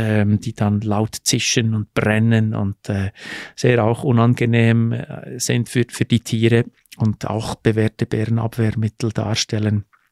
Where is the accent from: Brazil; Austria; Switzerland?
Switzerland; Bern; Also ich habe ja meine Wurzeln in der Schweiz, bin auch in der Bernstadt Bern geboren.